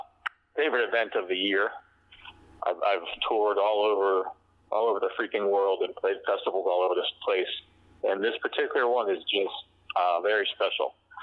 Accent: Pittsburgh, Pennsylvania, United States; So we're from Pittsburgh. It was our very first out of town show

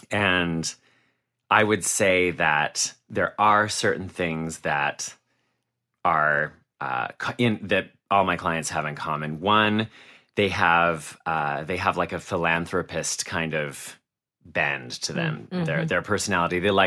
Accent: Vancouver, Washington, United States; I grew up in Vancouver, Washington.

